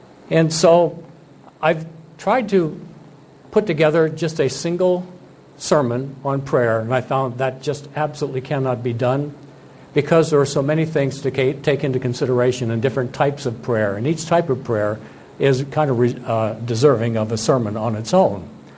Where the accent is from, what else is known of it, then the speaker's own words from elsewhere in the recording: Pennsylvania, United States; Now, I grew up in Bradford County, Pennsylvania. That's over east, a little bit over east from the central part. It's not the city of Bradford, it's farther to the east.